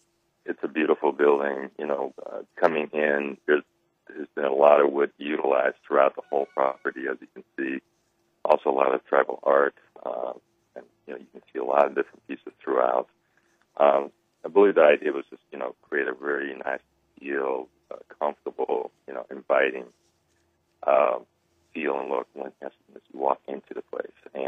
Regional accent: Las Vegas, Nevada, United States; now in Olympia, United States; Even flying into Seattle, I'm originally from Las Vegas.

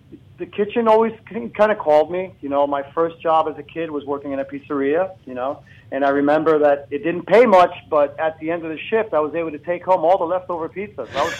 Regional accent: New York, United States; Anyone who could equate to growing up in New York in the 70s could definitely appreciate what I have to say.

